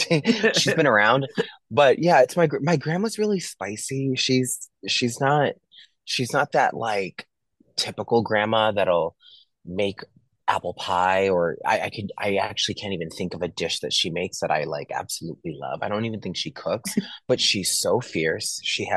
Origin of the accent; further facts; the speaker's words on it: California, United States; also born or lived in Boston; Yeah, no, I was born in Boston, but I was raised in California, and then we moved back to Boston. So it's based, I'm like both coasts, but I identify more as an East Coaster